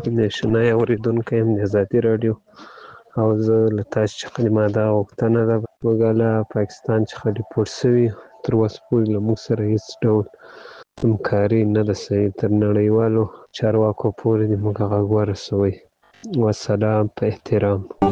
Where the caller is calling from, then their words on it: Ghazni, Afghanistan; زه د غزنی دی ولایت دی اکتی ولسوالی څخه تاسو ته پیغام پرېږدم.